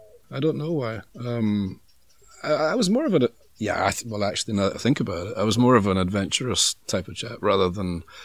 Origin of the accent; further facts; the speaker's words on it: Gourock, Scotland, United Kingdom; also born or lived in Glasgow; now in Mallorca, Spain; I'm from Scotland, born in Glasgow, brought up half an hour to the west, close to Gourock.